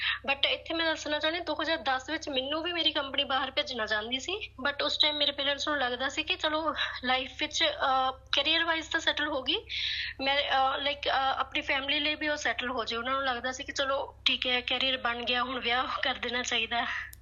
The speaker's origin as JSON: {"language": "Punjabi", "town": "Tapali", "region": "Punjab", "country": "India", "tie": "born or raised there", "said": "ਮੇਰਾ ਪਿੰਡ ਟਪਾਲੀ ਹੈ, ਜੋ ਬਠਿੰਡਾ ਵਿੱਚ ਆ, ਰਾਮਪੁਰਾ ਫੂਲ ਦੇ ਨੇੜੇ।"}